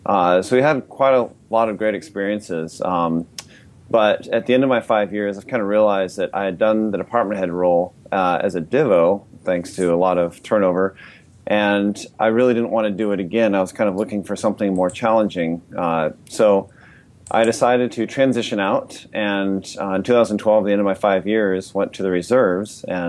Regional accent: Washington, United States; I grew up here in Washington State, and I ended up enlisting in the Navy back in 2001, and I was a nuclear machinist mate, so I went through boot camp, then down to Charleston, South Carolina for nuclear power school.

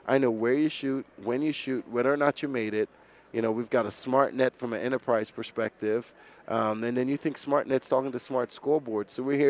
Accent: Trinidad & Tobago; I'm from Trinidad.

